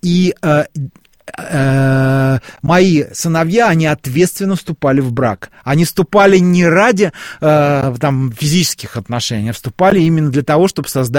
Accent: Nizhny Novgorod, Nizhny Novgorod Oblast, Russia; Я сам из Нижнего Новгорода. Я многократно там бывал.

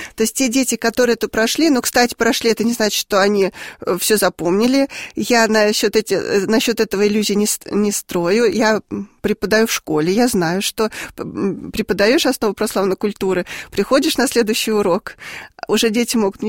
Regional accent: Moscow, Russia; now in Ryazhsk, Russia; я сама выросла в Москве, и вот меня уже на майских праздниках сдавали бабушки в Рязанскую область, в деревню, и привозили 31 августа.

